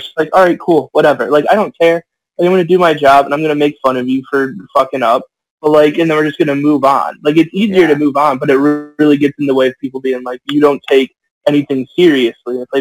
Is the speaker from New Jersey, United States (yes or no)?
no; Toledo, Ohio, United States; because I'm originally from Toledo. So I went back home